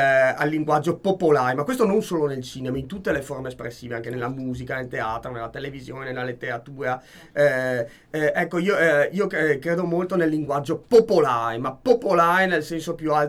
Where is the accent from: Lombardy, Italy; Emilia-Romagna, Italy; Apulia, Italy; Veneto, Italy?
Veneto, Italy; Mestre; io sono veneziano di terraferma, perché sono originario di Mestre.